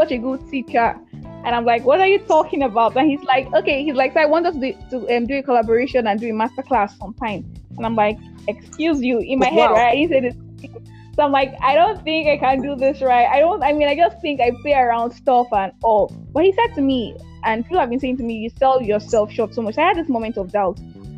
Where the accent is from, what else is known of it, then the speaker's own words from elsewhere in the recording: Nigeria; I'm Nigerian and I'm a Christian and I'm a talkaholic. So that's like, I'm that Nigerian Christian talkaholic, right?